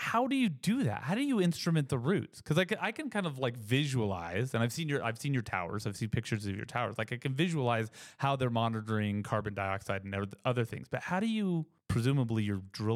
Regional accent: New Mexico, United States; you're like, I'm from New Mexico. And they're like, oh, you live in the desert.

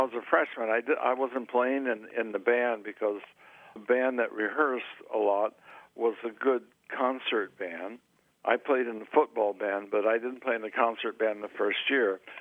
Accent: Sedalia, Missouri, United States; I was not exposed to very much music growing up in Sedalia, but I did have that jazz experience and background.

